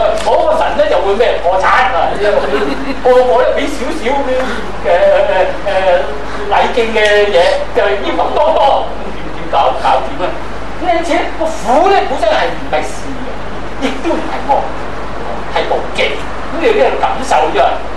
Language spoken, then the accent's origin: Cantonese; Guangdong, China; 我哋廣東人食得咁辣啊